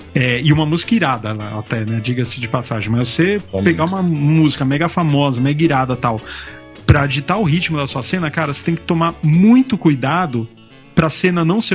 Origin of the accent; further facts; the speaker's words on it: São Caetano do Sul, São Paulo, Brazil; born there; eu nasci em São Caetano, não é, só que eu nunca morei em São Caetano, mas eu nasci lá.